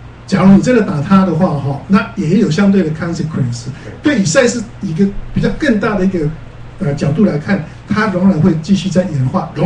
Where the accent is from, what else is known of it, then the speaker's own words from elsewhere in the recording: China; 我们中国人讲君子报仇，三年不晚嘛。